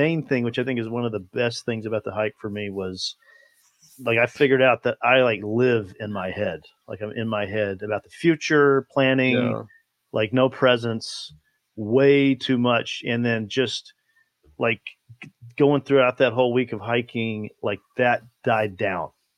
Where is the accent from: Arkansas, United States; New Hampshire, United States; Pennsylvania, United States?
Arkansas, United States; You know, I grew up in Northwest Arkansas. I was outside all the time.